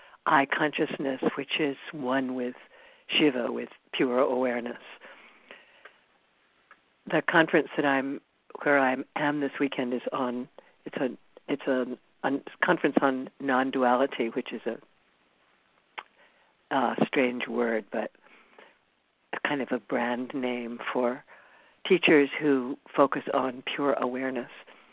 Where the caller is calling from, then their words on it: California, United States; I'm calling in from Esalen, where I'm teaching at a conference